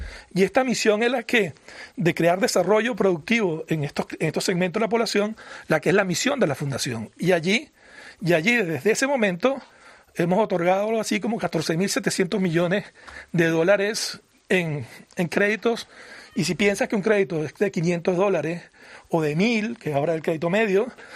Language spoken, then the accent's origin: Spanish; Venezuela; No, mis padres y son italianos, pero soy venezolano a mucha honra.